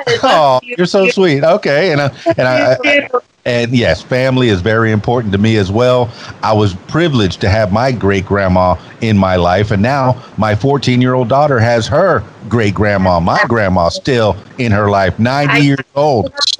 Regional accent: Miami, Florida, United States; born there; first language Spanish; English is a second language; I was born in Miami, half Cuban. Yeah, from what I understand, Spanish was my first language

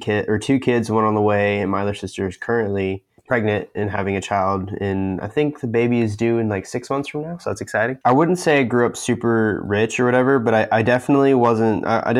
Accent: Pensacola, Florida, United States; born there; So I was born on October 22nd, 1998, in the city of Pensacola, Florida, the western gate to the Sunshine State. The city of Five Flags, the 850, you know, in the other side of Florida where I currently live.

